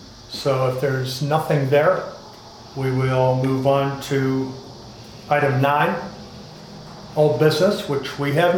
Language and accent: English; Pennsylvania, United States; I grew up in Western Pennsylvania and a lot of bridges back there, and they would put a big banner.